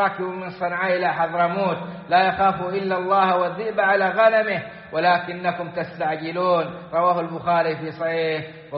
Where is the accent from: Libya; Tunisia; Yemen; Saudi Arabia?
Saudi Arabia; وأن يديم على بلادنا السعودية الأمن والإيمان والسلامة والإسلام،